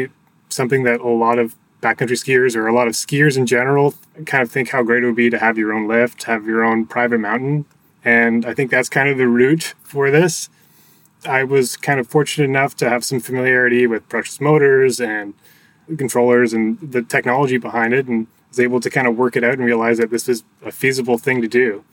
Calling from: Vancouver, British Columbia, Canada; I'm calling from Vancouver, Canada

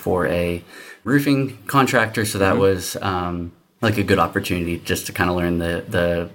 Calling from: Belleville, Pennsylvania, United States; I am calling from Belleville, Pennsylvania.

